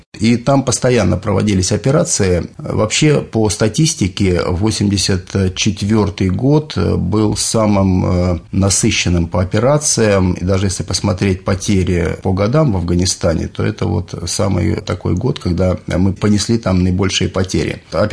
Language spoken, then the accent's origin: Russian; Saratov Oblast, Russia; born there; Я родился в Саратовской области.